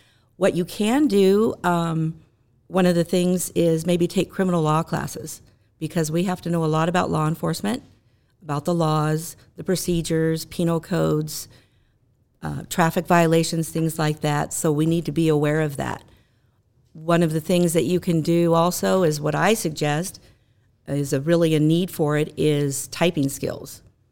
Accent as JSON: {"language": "English", "region": "California", "country": "United States", "tie": "born or raised there", "said": "I was born and raised in Ventura County, lived here all my life. Currently, I live in the city of Fillmore with my husband of 30 years."}